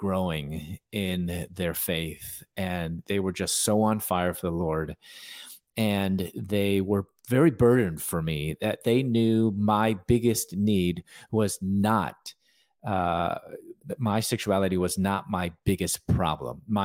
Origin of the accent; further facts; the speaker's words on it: Chicago, Illinois, United States; I wasn't raised in a Christian home. I'm from Chicago. I was born there. My parents were from China.